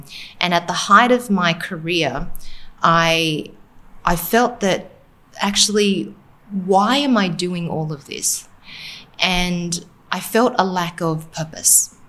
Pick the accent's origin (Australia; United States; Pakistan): Australia; And so, you know, I grew up in Australia in extreme poverty.